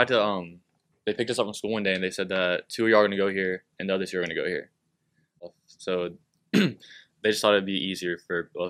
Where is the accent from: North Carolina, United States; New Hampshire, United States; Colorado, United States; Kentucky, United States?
North Carolina, United States; Winston-Salem; born there; Yeah, I was born in Winston-Salem. I think I started foster care at the age of 10, I believe.